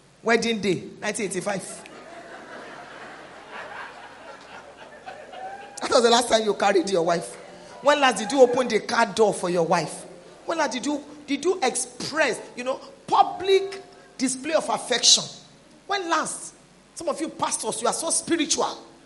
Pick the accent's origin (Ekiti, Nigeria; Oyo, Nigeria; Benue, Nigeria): Ekiti, Nigeria; It's pounded yam, I want to eat, I am from Ekiti.